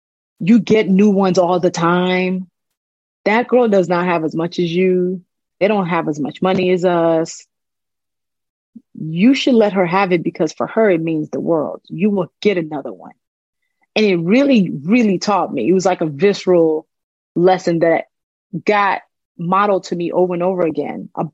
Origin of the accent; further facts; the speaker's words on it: Nigeria; growing up in Nigeria